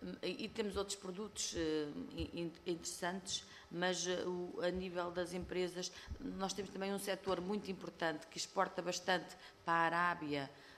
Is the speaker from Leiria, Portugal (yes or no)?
yes; Porto de Mós, Leiria, Portugal; eu sou do distrito de Leiria, mas aqui o deputado Jorge Gabriel também é do distrito de Leiria, embora eu seja do concelho de Porto de Mós, um concelho mais a norte, mas que se situa no centro do distrito